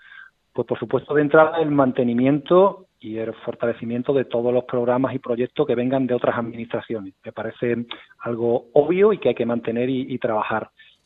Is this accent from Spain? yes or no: yes; Fuentes de Andalucía, Andalusia, Spain; Mi pueblo, mi familia está ahí, en fin. Y en cuanto a qué quiero aportar, pues por supuesto, de entrada, trabajo, entrega, voluntad y además porque creo que ha llegado el momento en Fuentes de Andalucía de un cierto cambio.